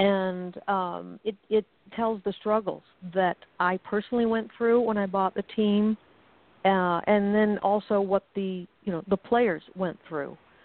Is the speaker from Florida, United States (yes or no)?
yes; Florida, United States; You know, I grew up in Florida, so that's huge, football.